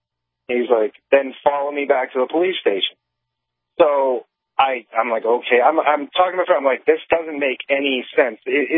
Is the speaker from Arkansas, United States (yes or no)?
no; New Hampshire, United States; and I'm from New Hampshire, so I have New Hampshire plates on.